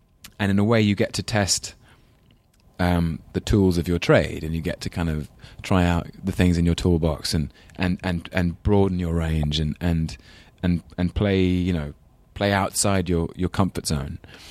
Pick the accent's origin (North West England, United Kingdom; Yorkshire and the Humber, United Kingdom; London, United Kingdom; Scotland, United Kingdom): London, United Kingdom; accent: English London accent; Used to call him up on Sundays with my very English London accent, say, how are you, Grandpa?